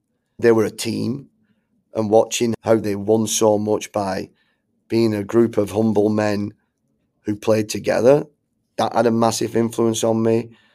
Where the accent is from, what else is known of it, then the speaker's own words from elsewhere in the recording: Bolton, North West England, United Kingdom; This afternoon, I've got a conversation with some guy from Bolton, my hometown, who's a director in Phoenix of a club.